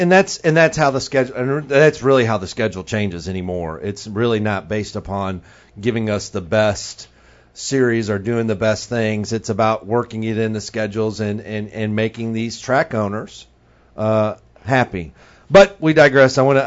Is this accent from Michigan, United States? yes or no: yes; Michigan, United States; I grew up 30 minutes outside of the Irish Hills, outside of MIS.